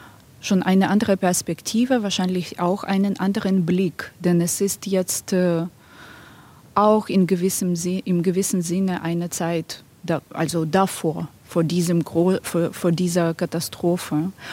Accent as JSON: {"language": "German", "country": "Ukraine", "said": "also ich bin Ukrainerin, ich lebe hier"}